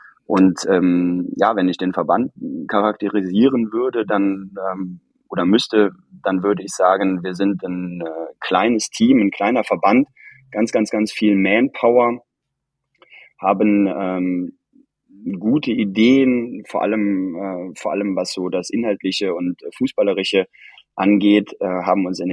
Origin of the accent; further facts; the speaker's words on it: Rhineland-Palatinate, Germany; Ja, ich komme aus der Ecke Trier